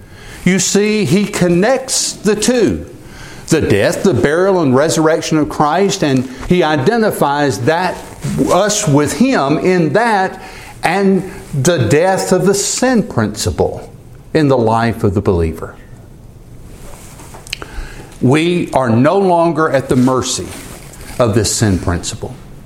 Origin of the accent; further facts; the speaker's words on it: the South, United States; I grew up in the South. Many of you grew up in the South. I've heard this all my life.